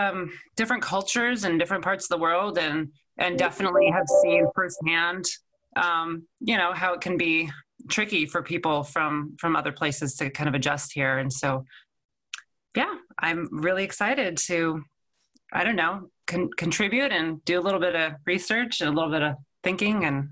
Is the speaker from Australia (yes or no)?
no; Bellingham, Washington, United States; also born or lived in Seattle / New York; So let's see, I'm from Bellingham originally. And I went to UW for college and lived in Seattle a long time, moved to New York, got to see a lot of kind of different lives.